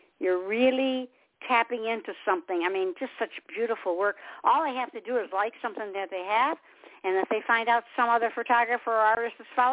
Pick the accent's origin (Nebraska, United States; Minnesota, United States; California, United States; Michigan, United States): Michigan, United States; Detroit; You know, I'm from Michigan, from Motown, Detroit.